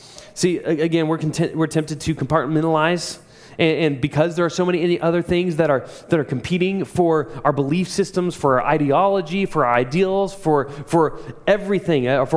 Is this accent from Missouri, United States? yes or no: yes; Joplin, Missouri, United States; We actually have one in Greenwood, but I grew up in Joplin, Missouri, and so there was a place called BioLife.